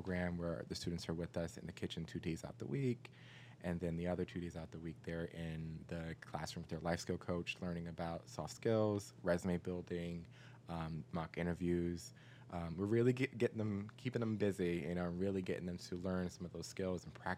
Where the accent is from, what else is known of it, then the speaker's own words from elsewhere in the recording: Newark, New Jersey, United States; Growing up, I'm originally from Newark, and growing up, I just knew you go to school and, you figure it out.